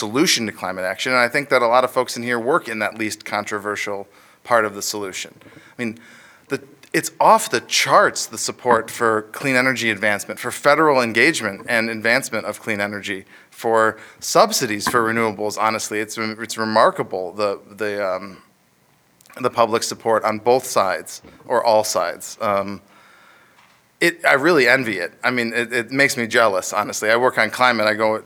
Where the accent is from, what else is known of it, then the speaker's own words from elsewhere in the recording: Wisconsin, United States; It's true that my wife and daughter and I currently live in the swamp, but I am from Wisconsin